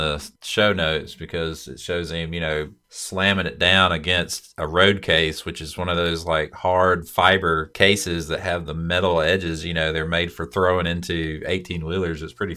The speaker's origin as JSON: {"language": "English", "region": "the South", "country": "United States", "said": "I say soda, actually, and I'm from the South, so what can you do?"}